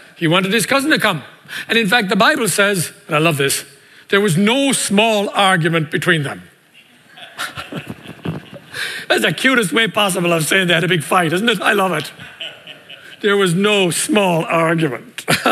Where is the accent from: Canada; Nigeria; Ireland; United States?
Ireland; I'm Irish, forgive me. My dad, actually, who was Irish